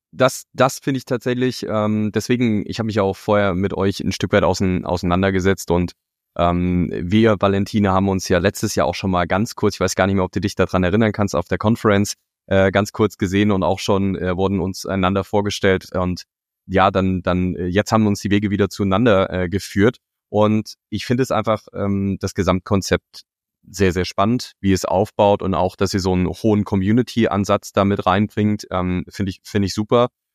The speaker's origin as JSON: {"language": "German", "country": "Germany", "said": "ich jetzt als Deutscher könnte mir nicht vorstellen"}